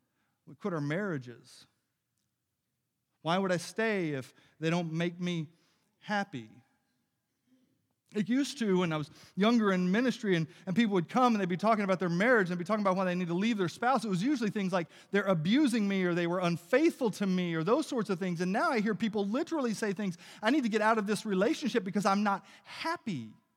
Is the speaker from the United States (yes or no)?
yes; the South, United States; Like, I grew up in the South, and everyone in the South always forgave everyone, right?